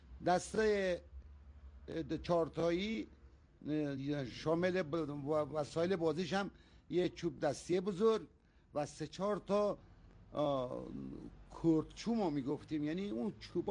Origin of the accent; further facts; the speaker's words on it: Mahdishahr, Semnan, Iran; اهل مهدیشهر، در خدمتتون هستم